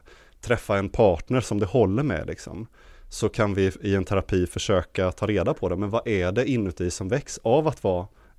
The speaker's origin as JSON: {"language": "Swedish", "town": "Helsingborg", "region": "Skåne", "country": "Sweden", "also_born_or_lived": "Stockholm", "lives_now": "Malmö, Sweden", "said": "jag kommer ursprungligen från Helsingborg men bor då nu i Malmö och jag har bott i Stockholm tidigare i många år."}